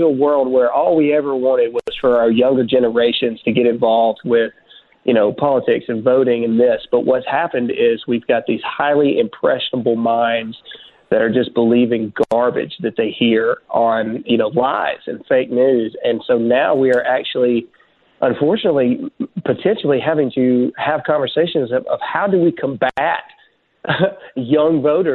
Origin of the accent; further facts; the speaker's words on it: Mississippi, United States; Yes, I am a redneck from Mississippi. I'm a 12-year Army veteran